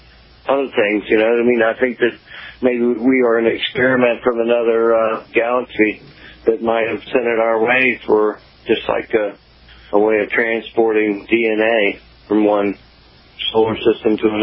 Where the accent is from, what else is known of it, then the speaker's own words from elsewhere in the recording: Ronceverte, West Virginia, United States; I'm from Roncevert, West Virginia.